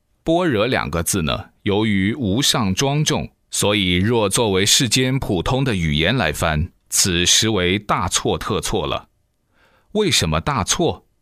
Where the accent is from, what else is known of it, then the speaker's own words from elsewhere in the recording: Sichuan, China; 后几年住在我的家乡，在雾中山建立的庙宇